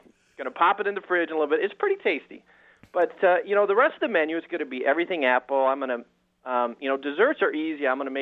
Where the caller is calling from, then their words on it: Michigan, United States; I'm calling from West Michigan, and this is the heart of Michigan apple country.